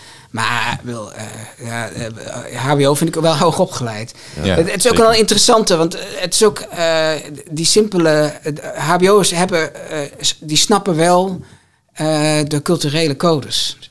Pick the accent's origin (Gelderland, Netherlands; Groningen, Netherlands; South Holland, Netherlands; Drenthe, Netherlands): Groningen, Netherlands; toen ik in Groningen opgroeide als zoon van een lerares in het mbo...